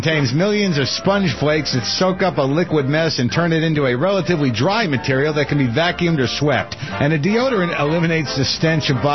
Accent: United States; accent: American; now in Germany; as an American expat now living in Germany, married to a German, that I no longer speak English in public here.

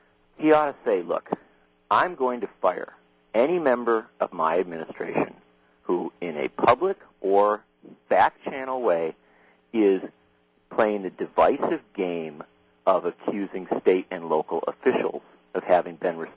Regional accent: Midwest, United States; I grew up in the Midwest.

